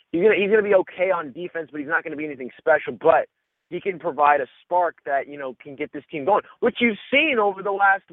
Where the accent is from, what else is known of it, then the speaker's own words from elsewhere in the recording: Tacoma, Washington, United States; I'm from the Tacoma area where Isaiah Thomas grew up and went to school